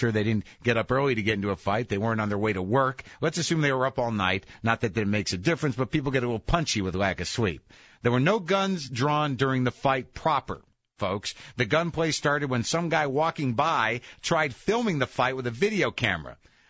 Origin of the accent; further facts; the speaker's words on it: Albuquerque, New Mexico, United States; I grew up in Albuquerque.